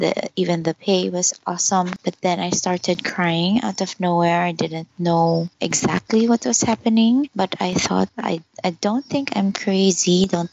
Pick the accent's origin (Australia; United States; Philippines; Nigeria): Philippines; full Chinese and my mom is full Filipina, so I'm half, 50%, but then I grew up here in the Philippines.